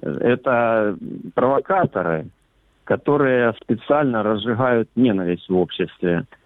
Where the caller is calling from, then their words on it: Sievierodonetsk, Luhansk Oblast, Ukraine; Я із Сєвєродонецька.